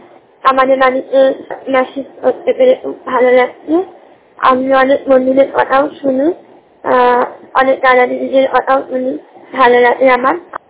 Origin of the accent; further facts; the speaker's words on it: West Bengal, India; আমার বাড়ি হচ্ছে হাওড়া জেলা। … আমার রাজ্য হচ্ছে পশ্চিমবঙ্গ।